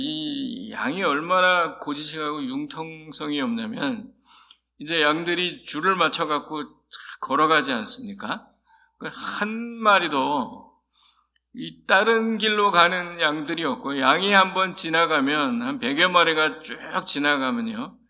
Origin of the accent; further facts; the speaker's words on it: South Korea; now in United States; 특히 미국에 이민 와갖고 내가 한국 사람인 것 같은데 이제 미국에 사니까 또 앞으로는 미국 사람이 될 거고